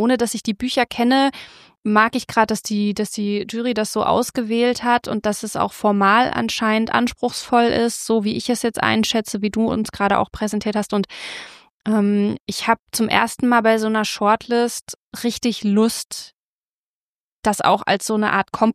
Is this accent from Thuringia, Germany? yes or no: yes; Thuringia, Germany; born there; Ich bin bei Erfurt geboren, eine halbe Stunde entfernt, 30 Kilometer